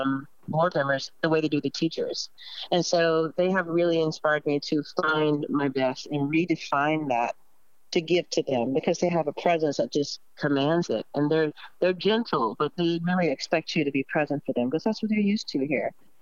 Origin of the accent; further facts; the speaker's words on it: the South, United States; I'm a Southerner, you know?